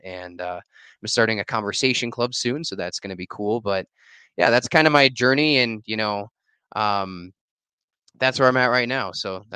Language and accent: English; Chicago, Illinois, United States; moved away as an adult; now in Costa Rica; Yeah, so I essentially, I'm from Chicago originally, and in college I studied journalism.